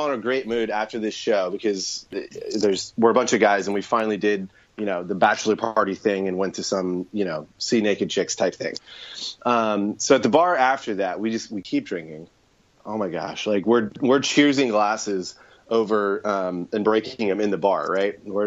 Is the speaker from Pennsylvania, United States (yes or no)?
no; Houston, Texas, United States; there's the Hurricane Harvey's hitting Houston, my hometown where I live.